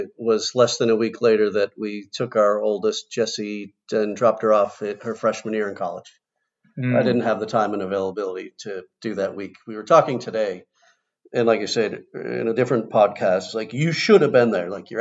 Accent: Seattle, Washington, United States; You need some sunscreen because, you know, we're from Seattle. We don't react well to sun.

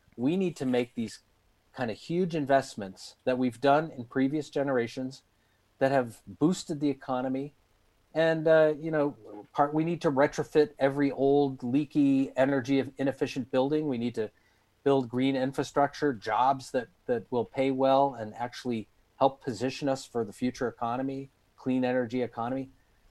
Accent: Detroit, Michigan, United States; I grew up in Detroit, where we were a UAW town, and you could see a middle class standard of living emerging all around me, in whole neighborhoods of prosperity.

